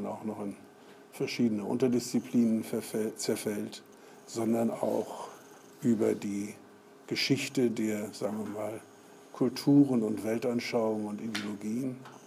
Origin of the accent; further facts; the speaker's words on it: Kiel, Schleswig-Holstein, Germany; ich komme aus Kiel und kann ein bisschen Dänisch